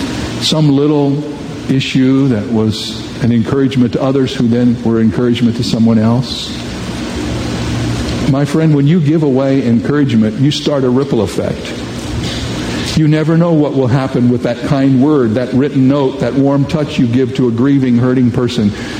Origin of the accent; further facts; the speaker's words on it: Indiana, United States; I grew up in ministry in Indiana, not very far away from them, and they're wonderful folks.